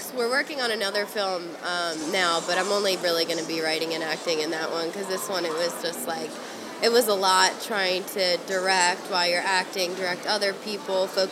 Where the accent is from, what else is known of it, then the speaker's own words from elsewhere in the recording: Philadelphia, Pennsylvania, United States; also born or lived in Los Angeles; I was in Los Angeles for a few years, and I just moved back about a year ago. To Philadelphia because I'm originally from Philly.